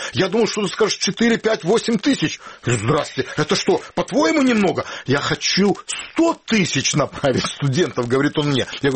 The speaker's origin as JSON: {"language": "Russian", "region": "Crimea", "country": "Ukraine", "said": "я как крымчанин"}